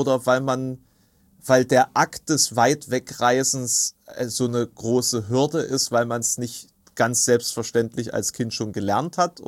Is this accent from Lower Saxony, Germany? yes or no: no; Halle, Saxony-Anhalt, Germany; warum bist du überhaupt noch in Halle? Und meine Antwort, also die typische hallensische Antwort auf diese Frage ist ja